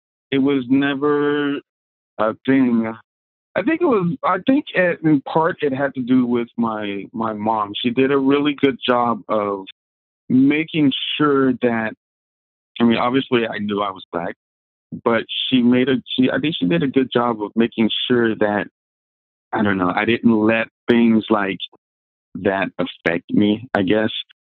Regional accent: Jackson, Mississippi, United States; I didn't know why at the time, growing up in Jackson, Mississippi.

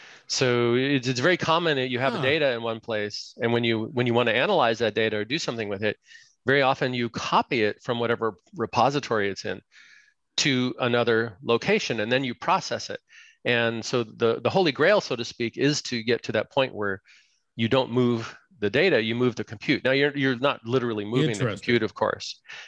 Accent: California, United States; So, I was raised in California, but down in Southern California

